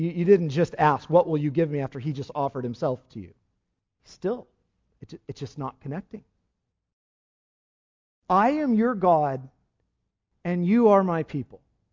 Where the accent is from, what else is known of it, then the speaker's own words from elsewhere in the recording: Lemoore, California, United States; something that happened this week in my hometown of Lemoore.